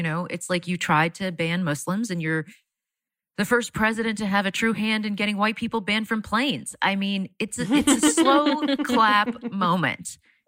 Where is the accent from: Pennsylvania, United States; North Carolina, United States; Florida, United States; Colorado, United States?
Florida, United States; I think it's because I'm from Florida.